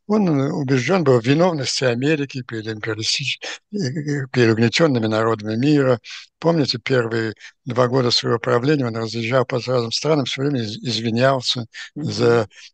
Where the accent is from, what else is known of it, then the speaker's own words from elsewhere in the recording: Russia; moved away; мы все, приехавшие из России